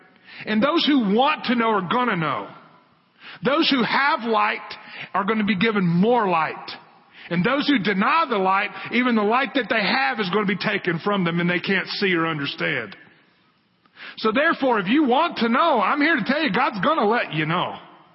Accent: Memphis, Tennessee, United States; So funny, I grew up, where a place where I grew up in Tennessee, the exit that you got off to go to our house was Mount Moriah. And, you know, and I was living in a place where, I mean, it was in Memphis, and it's flat.

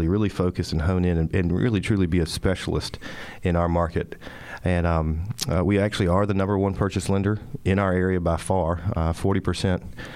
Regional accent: Wilmington, North Carolina, United States; A little bit about myself. I was born and raised in Wilmington. Actually went to college here at UNCW and graduated in finance from UNC Wilmington, the Cameron School of Business.

